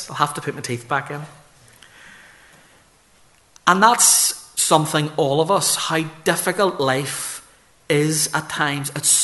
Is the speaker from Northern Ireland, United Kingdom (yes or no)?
yes; Belfast, Northern Ireland, United Kingdom; I grew up with Christopher in First Ballymacarra Church